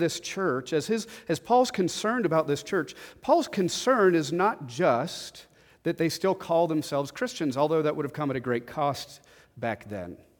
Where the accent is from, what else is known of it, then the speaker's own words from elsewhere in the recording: the South, United States; I know I grew up in the South. Did not grow up in the church